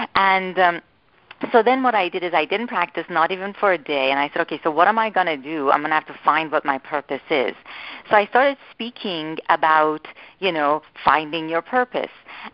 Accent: Iran; for me, when I came from Iran, my parents being traditional immigrant parents, they said, you better become a doctor.

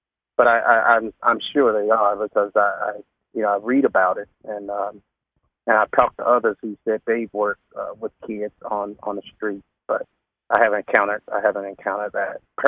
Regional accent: Atlanta, Georgia, United States; now in California, United States; of course. I'm actually originally from Atlanta, Georgia. I've been living here in California for about 18 years now

